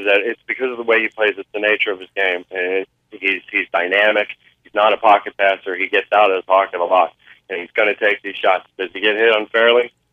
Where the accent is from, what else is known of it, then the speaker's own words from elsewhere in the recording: New Jersey, United States; also born or lived in California; No, I grew up in South Jersey. I grew up in Burlington County, and then I moved actually out to California